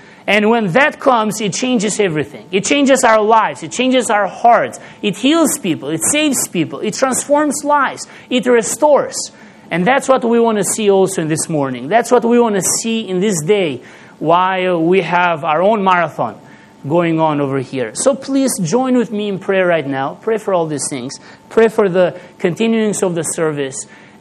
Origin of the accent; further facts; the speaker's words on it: Albania; English is a second language; moved away as an adult; now in Skopje, North Macedonia; I'm originally from Albania, and I've been living for 7 years in Macedonia, Skopje, and serving the Lord here.